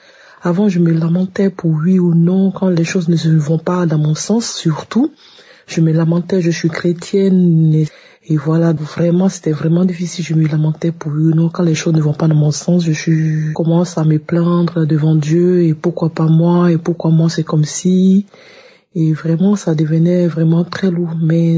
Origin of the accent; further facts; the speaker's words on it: Côte d’Ivoire; now in France; je suis une Ivoirienne vivant en France.